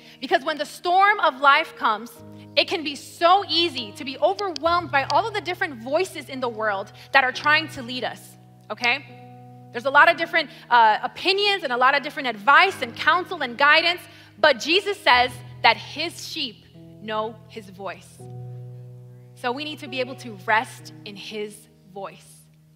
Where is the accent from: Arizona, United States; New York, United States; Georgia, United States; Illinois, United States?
New York, United States; born there; now in Florida, United States; I was born in New York and I moved to Florida in 2005.